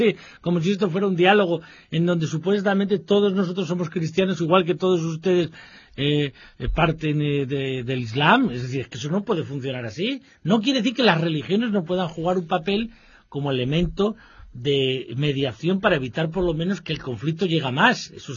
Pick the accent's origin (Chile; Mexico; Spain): Spain; a nosotros, claro, eso nos afecta muchísimo como españoles